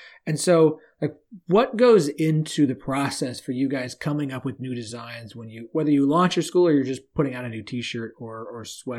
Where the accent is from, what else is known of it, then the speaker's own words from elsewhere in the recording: Oklahoma, United States; now in Arkansas, United States; I live in Arkansas now. I grew up in Oklahoma.